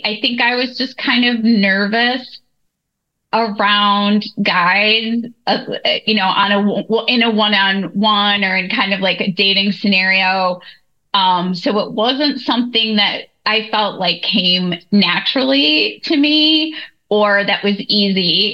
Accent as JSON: {"language": "English", "region": "Illinois", "country": "United States", "tie": "born or raised there", "said": "I grew up in the Chicago suburbs."}